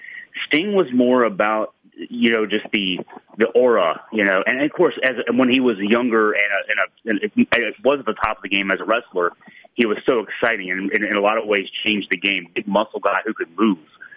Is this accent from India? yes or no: no; Virginia, United States; I grew up in the Mid-Atlantic territory. I grew up in Virginia